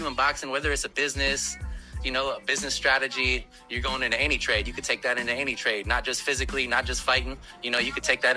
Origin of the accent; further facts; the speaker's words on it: Portland, Oregon, United States; From Portland, Oregon.